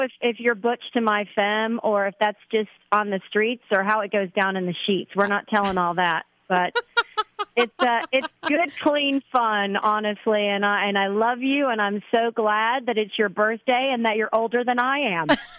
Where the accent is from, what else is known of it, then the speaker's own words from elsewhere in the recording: Chicago, Illinois, United States; I came to Toronto from Chicago to tour your fabulous city